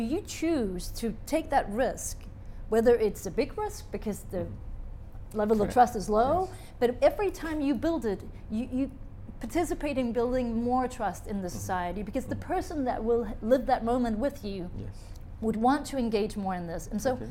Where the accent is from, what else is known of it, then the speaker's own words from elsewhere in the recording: Denmark; now in France; people probably believe me because I come from Denmark.